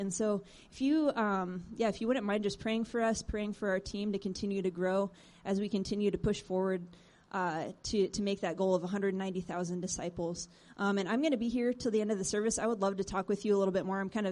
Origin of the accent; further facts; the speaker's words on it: Iowa, United States; I was born and raised in Iowa, but, you know, it's kind of funny when you spend a couple of years in Africa living over there